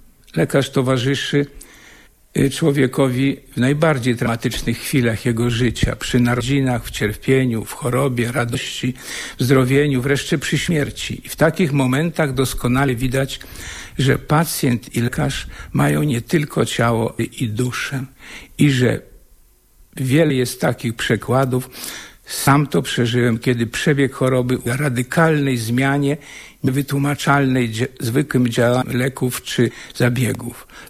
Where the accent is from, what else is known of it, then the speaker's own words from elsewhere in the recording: Lublin Voivodeship, Poland; Ja urodziłem się w rodzinie wiejskiej pod Białą Podlaską. Widziałem tam w ciężką pracę, sam też pracowałem.